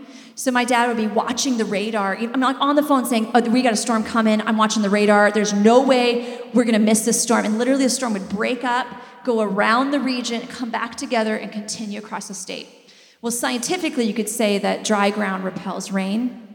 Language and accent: English; Midland, South Dakota, United States; I come from Midland, South Dakota. Midland, South Dakota is 3 hours west of here. There's 150 people in it.